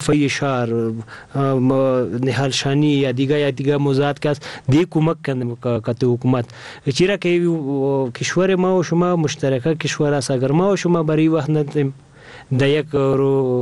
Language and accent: Persian; Paktia, Afghanistan; در منطقه ولایت ما که ما از پکتیا و خوست